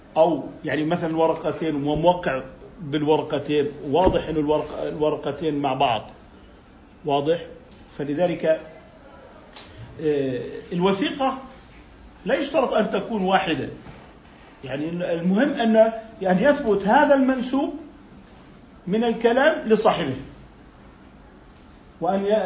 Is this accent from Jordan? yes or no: yes; Jordan; فالقضاء العشائري اللي عندنا في الأردن قضاء مشرف